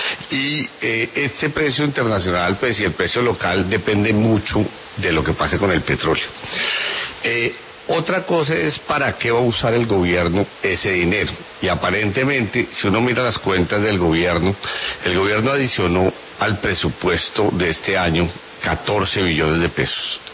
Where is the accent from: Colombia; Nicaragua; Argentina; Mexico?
Colombia; Ecopetrol es de todos los colombianos, que somos los dueños del Estado.